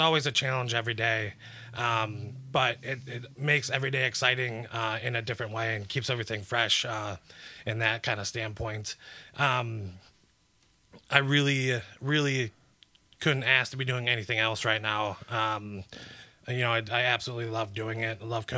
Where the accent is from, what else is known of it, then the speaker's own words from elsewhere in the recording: Eagle River, Wisconsin, United States; I'm not originally from Madison. I'm actually from Eagle River, Wisconsin.